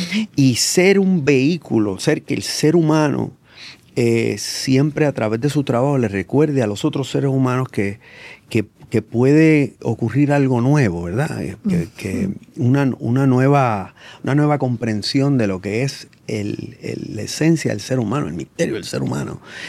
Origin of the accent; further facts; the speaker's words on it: Puerto Rico; nuestra uh-huh. vida como puertorriqueño y puertorriqueña.